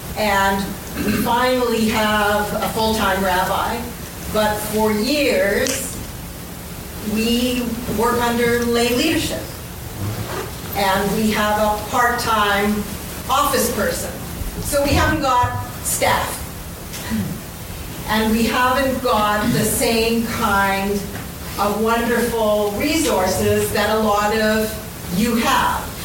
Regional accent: Edmonton, Alberta, Canada; I'm from Edmonton, Alberta, Canada.

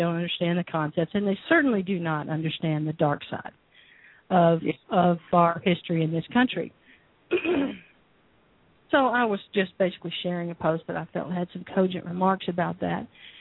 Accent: United States; I'm as American or more so as anyone else in this stolen land of the not really free.

